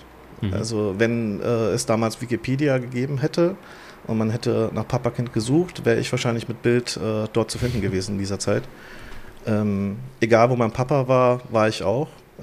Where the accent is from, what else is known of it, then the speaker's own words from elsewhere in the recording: Kelsterbach, Hesse, Germany; also born or lived in Frankfurt; Also ich bin aufgewachsen in Kelsterbach, geboren in Frankfurt am Main.